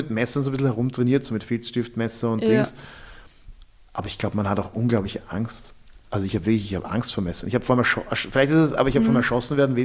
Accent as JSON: {"language": "German", "country": "Austria", "said": "als Österreicher"}